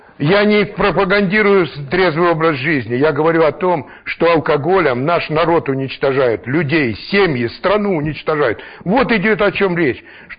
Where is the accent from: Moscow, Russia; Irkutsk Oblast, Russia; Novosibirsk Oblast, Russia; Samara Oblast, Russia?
Novosibirsk Oblast, Russia; Novosibirsk; 15 этих наркологов, профессоров из Москвы и Питера, и я один из Новосибирска, был в этом поезде.